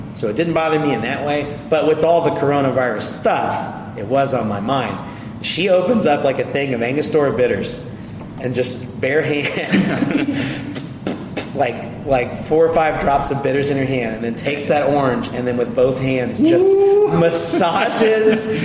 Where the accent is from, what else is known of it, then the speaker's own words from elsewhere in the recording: Arkansas, United States; We're from Arkansas, Oscar. I don't know if you picked up on that one.